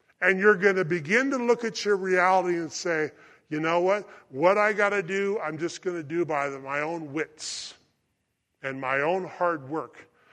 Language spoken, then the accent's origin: English; California, United States; I grew up in Scott Valley, I know.